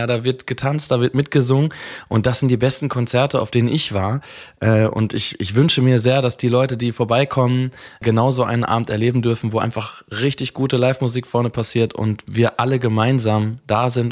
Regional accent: North Rhine-Westphalia, Germany; Ich bin Ostwestfale, ich sage die Wahrheit.

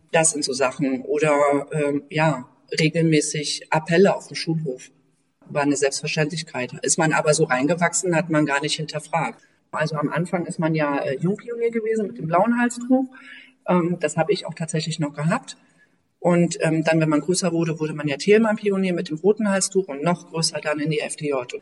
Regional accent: Altenburg, Thuringia, Germany; also born or lived in Rudolstadt; Ich bin 1980 in Rudolstadt geboren worden, das ist in Thüringen. Hab da bis 1984 gelebt und bin dann mit meiner Mutter nach Altenburg umgezogen. Das ist auch in Thüringen. Und da haben wir dann gewohnt bis 1995 und sind dann von da weggezogen.

